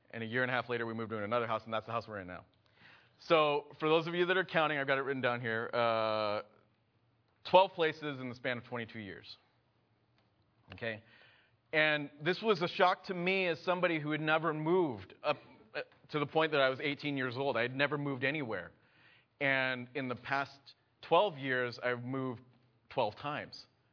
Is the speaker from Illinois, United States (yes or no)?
no; Cupertino, California, United States; I was born in Cupertino, raised in Cupertino, stayed there up until I left for college, and when I went to college, I moved into the dorms and for 1 year